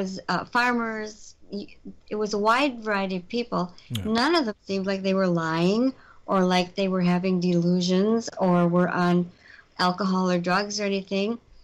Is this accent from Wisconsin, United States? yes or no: yes; Elkhorn, Wisconsin, United States; people around my hometown of Elkhorn were saying that they were seeing something out on this little country road just outside of town named Bray Road